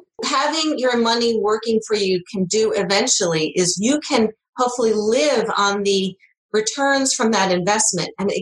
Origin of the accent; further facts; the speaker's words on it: United States; so I'm from the United States, so that's the perspective I have